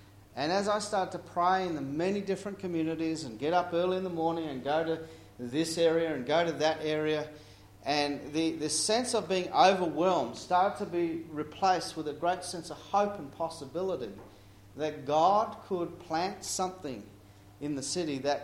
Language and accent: English; Papua New Guinea; I grew up in Papua New Guinea. Mum and dad were missionaries.